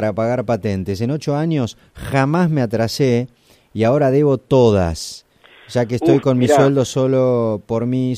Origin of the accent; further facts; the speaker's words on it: Tapalqué, Buenos Aires Province, Argentina; soy del interior